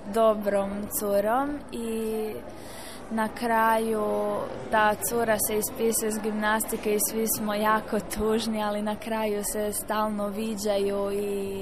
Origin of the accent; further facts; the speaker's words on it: Rijeka, Primorje-Gorski Kotar County, Croatia; dolazim iz Rijeke i imam 12 godina.